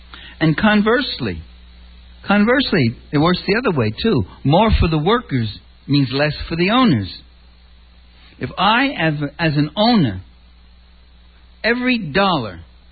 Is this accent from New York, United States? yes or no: yes; New York City, New York, United States; I'm originally a New Yorker. You probably guess just hearing me talk, you got a problem with that.